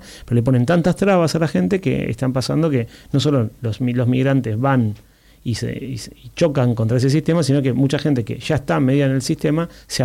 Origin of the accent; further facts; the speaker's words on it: Argentina; yo además de argentinos tengo la ciudadanía italiana y esa fue una llave para entrar a Europa.